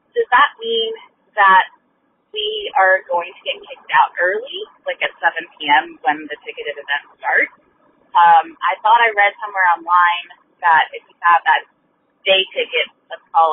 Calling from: California, United States; I'm calling from the Bay Area

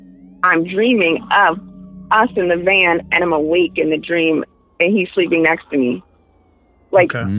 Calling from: Santa Barbara, California, United States; I'm from Santa Barbara.

